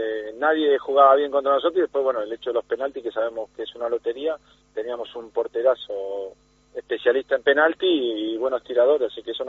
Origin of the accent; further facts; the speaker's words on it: Argentina; como yo como argentino